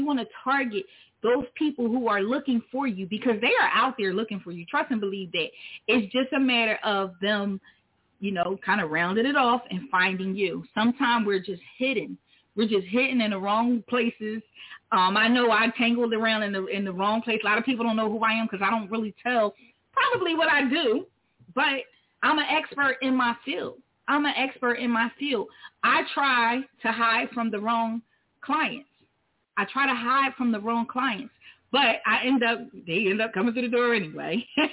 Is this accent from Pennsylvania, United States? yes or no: yes; Philadelphia, Pennsylvania, United States; now in Miami, United States; So I'm from Philly, but moved to Miami last year, and juggling the seasons is a struggle for clothing.